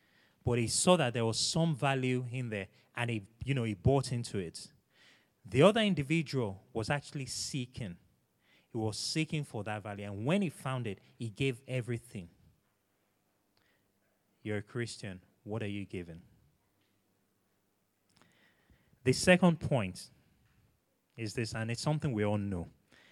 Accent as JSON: {"language": "English", "country": "Nigeria", "said": "I'm Nigerian."}